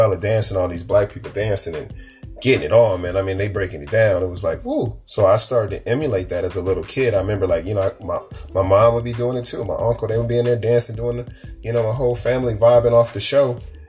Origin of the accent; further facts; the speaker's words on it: Davenport, Iowa, United States; also born or lived in Chicago; now in Los Angeles, United States; I was born in Chicago, Illinois, bred mostly in the area of Eastern Iowa, in Davenport, Iowa, in the Quad City area there, where Rock Island, Moline, and Bentendorf all me